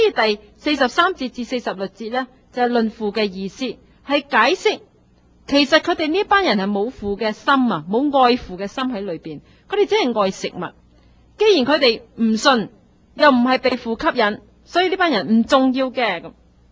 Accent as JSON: {"language": "Cantonese", "region": "Guangdong", "country": "China", "said": "就好像我们广东人讲句说话"}